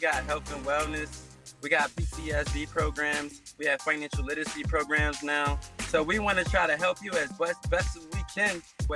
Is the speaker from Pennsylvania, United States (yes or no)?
yes; Philadelphia, Pennsylvania, United States; I come from West Philly. I come from a very dangerous city.